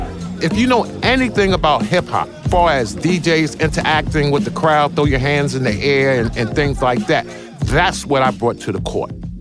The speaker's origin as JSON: {"language": "English", "region": "New York", "country": "United States", "said": "I'm from Harlem, New York."}